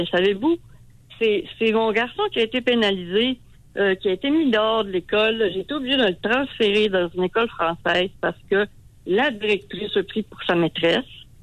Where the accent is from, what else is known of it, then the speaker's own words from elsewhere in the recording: Chibougamau, Quebec, Canada; now in Sherbrooke, Canada; Moi, je vis à Sherbrooke maintenant, mais je viens de Chibougamau, une petite ville dans le nord.